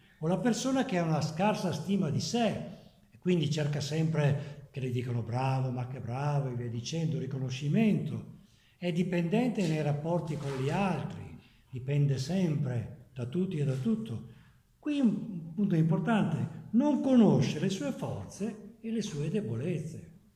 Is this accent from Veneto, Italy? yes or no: yes; Vicenza, Veneto, Italy; io sono vicentino, quindi i vicentini sono così e via dicendo